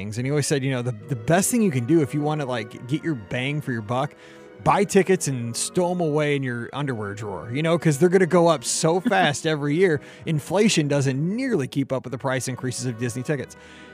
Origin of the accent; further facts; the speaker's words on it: Australia; Being that we're from Australia, traveling to Orlando in the U.S. is a big expense